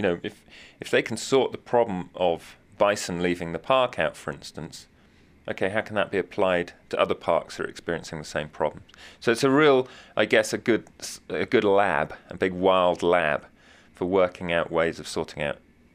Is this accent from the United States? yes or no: no; England, United Kingdom; I'm an Englishman, and I don't want to come to America and start telling people how I think they should do stuff.